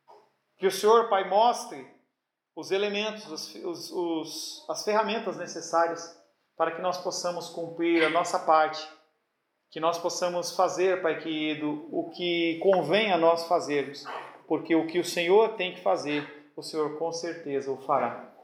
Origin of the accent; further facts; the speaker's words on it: Venezuela; now in Brazil; Eu saí lá da Venezuela procurando algo melhor, meus familiares estavam comendo lixo.